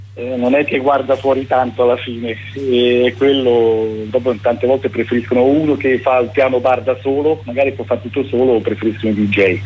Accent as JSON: {"language": "Italian", "region": "Lucerne", "country": "Switzerland", "tie": "born there", "said": "E io invece, anch'io nato a Lucerna, e mia mamma anche lei è veneta, la provincia di Belluno, e mio padre è marchigiano, la provincia di Pesaro Urbino."}